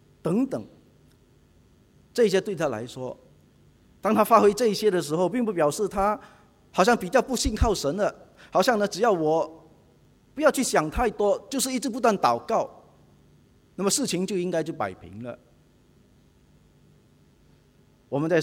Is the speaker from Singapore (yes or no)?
yes; Singapore; 虽然我们新加坡人常常被人嘲笑我们是政治冷感